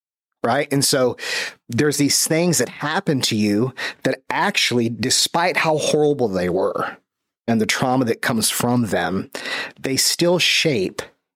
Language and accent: English; Norfolk, Virginia, United States; born there; So, I was born out on the East Coast in Norfolk, Virginia, big naval base.